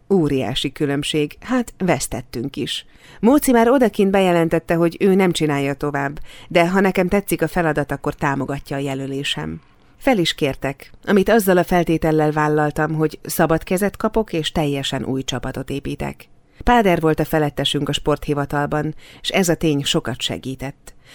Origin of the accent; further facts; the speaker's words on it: Székesfehérvár, Fejér, Hungary; mert én ezt így tanultam meg otthon, Fehérváron.